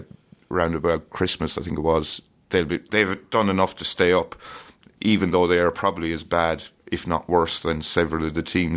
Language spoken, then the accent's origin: English; Ireland; My hometown in Ireland has a population of 4,500.